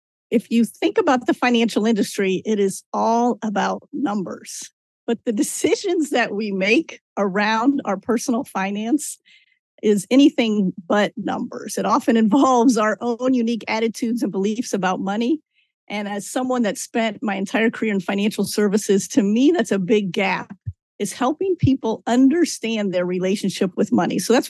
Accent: Kansas City, Missouri, United States; Growing up in Kansas City, I think is really interesting because I grew up and became a spender in a family full of savers.

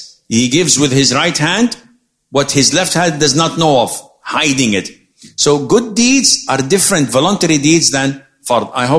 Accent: Medan, North Sumatra, Indonesia; If I'm from Medan, from Indonesia. So, originally

